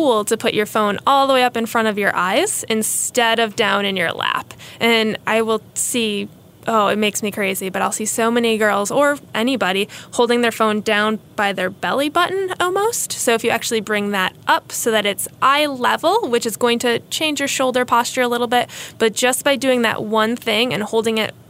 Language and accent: English; Buffalo, New York, United States; now in North Carolina, United States; I grew up in Buffalo, New York, so it's a little bit cold and icy and wet up there.